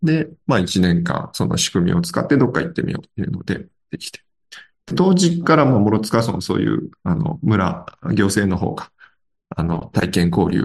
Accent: Tokyo, Japan; もともと私、よそ者で、出身は東京なんですけども、まあ、いわゆる I ターン移住してきて、まあ、はい、山村にいます

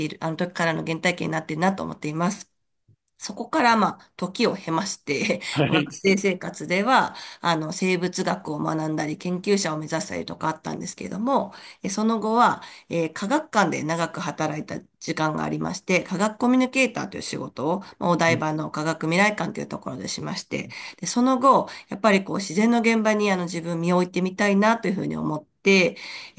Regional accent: Tokyo, Japan; now in Ama, Japan; 東京生まれ育ちだったんですけれども、今は島根県の隠岐諸島の中にある海士町というところに暮らして

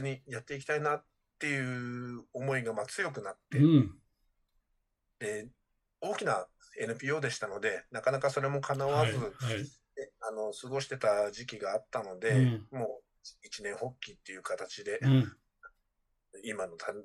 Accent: Otaru, Hokkaido, Japan; born there; 生まれは北海道小樽市なんです。

